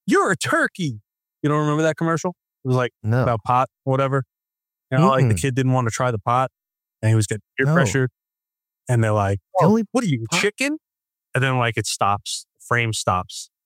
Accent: New York City, New York, United States; No, I grew up in New York City. They don't tell us all that stuff.

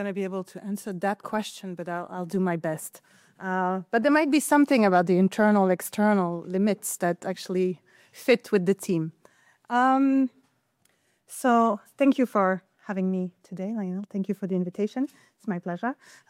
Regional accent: Belgium; now in Edinburgh, United Kingdom; As you can tell, either by my accent or my name, I'm not from the UK. I'm from Belgium, so from a civil law country, despite the fact that now I've moved to Edinburgh.

